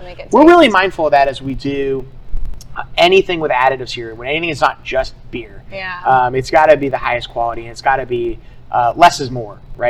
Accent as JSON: {"language": "English", "town": "Feather Sound", "region": "Florida", "country": "United States", "tie": "born or raised there", "said": "I grew up in Feather Sound and went to all school until high school in like South St. Pete."}